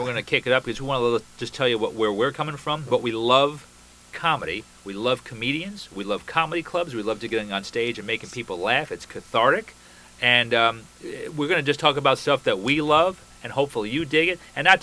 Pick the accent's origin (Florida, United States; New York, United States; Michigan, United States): Florida, United States; I come from Florida in the Tampa Bay area where we have enough road rage.